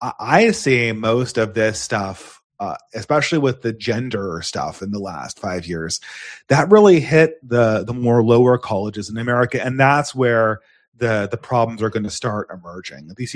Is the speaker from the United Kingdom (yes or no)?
no; California, United States; accent: California; It's just my California accent, nasally accent.